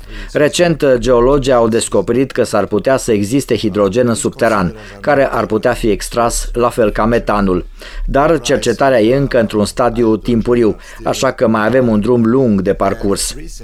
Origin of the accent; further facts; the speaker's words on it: Italy; Romanian is a second language; now in Romania; Eu sunt din Italia, sunt cercetător la Institutul de Geofizică din Roma